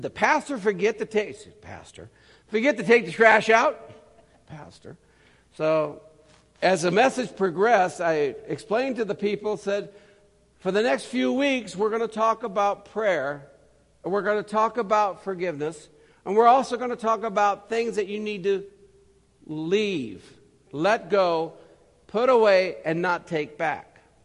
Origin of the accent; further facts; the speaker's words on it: California, United States; I'm from Humboldt County, you know, Humboldt County.